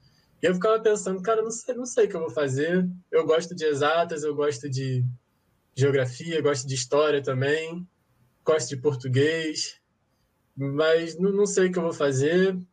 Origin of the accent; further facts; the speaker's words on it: Rio de Janeiro, Brazil; also born or lived in Nova Iguaçu; Eu que cresci no Rio, eu nasci em Nova Iguaçu, no estado do Rio de Janeiro, mas cresci na cidade do Rio, no meio de um monte de maciços e o litoral